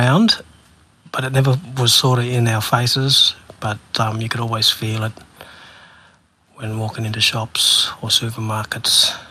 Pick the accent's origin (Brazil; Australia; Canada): Australia; Thursday Island, Queensland; we had a heap of extended family growing up in Thursday Island as a young infant.